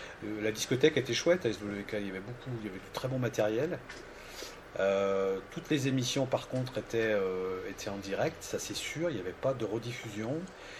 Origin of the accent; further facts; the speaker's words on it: Saint-Étienne, Auvergne-Rhône-Alpes, France; Bon, moi, je suis stéphanois, donc...